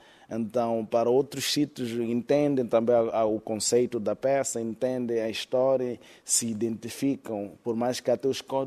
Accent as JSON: {"language": "Portuguese", "country": "Mozambique", "said": "podemos criar uma abertura para continuarmos a nos impor como moçambicano, com identidade própria"}